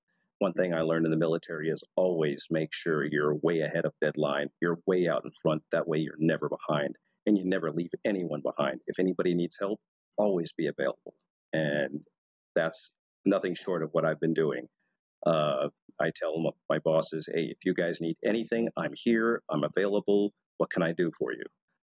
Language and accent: English; Texas, United States; Right now I'm kind of doing a few little volunteer projects in my hometown with Veterans Committee here, and I'm always active in tapping into their outreach. Like I get emails from the Texas state here